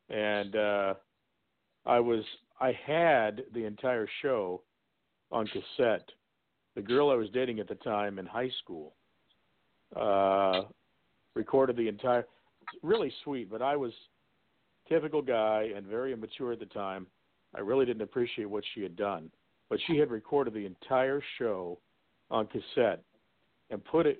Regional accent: Muncie, Indiana, United States; There was a place when I grew up in Muncie called the Mies Zoo.

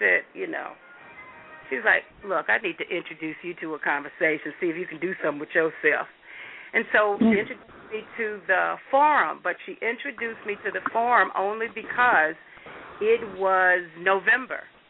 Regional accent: Rock Run, Virginia, United States; My hometown is in Rock Run, Virginia. So, yes, I am very much come from roots of a country girl with a Bay Area flavor.

